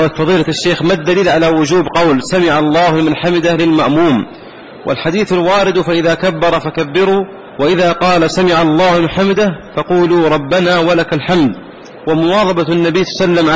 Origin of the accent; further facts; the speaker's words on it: Egypt; وهل يجوز تغيير الوقف إلى فقراء أهل قريتنا في مصر؟